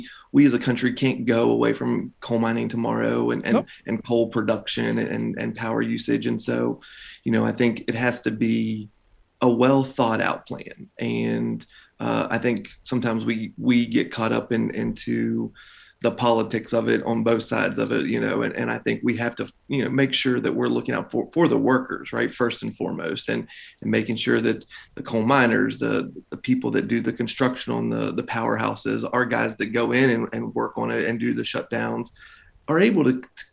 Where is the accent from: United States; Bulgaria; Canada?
United States; West Virginia; Being from West Virginia, you know, where we're 100 years from Blair Mountain just last week or whatever.